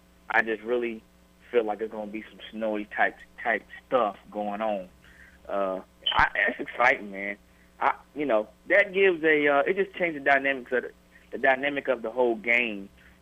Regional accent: Charlotte, North Carolina, United States; born there; I was born here in Charlotte. I still live here

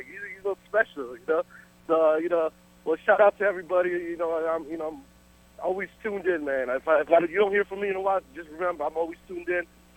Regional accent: New York, United States; also born or lived in Washington, United States; when I grew up in New York, that's kind of what I did.

